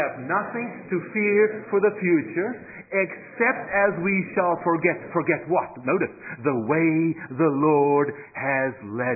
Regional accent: South Africa; a fellow South African. I'm from South Africa.

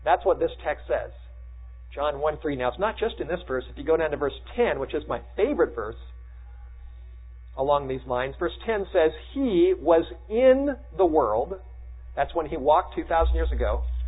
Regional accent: Studio City, California, United States; I grew up in Studio City in the Los Angeles area

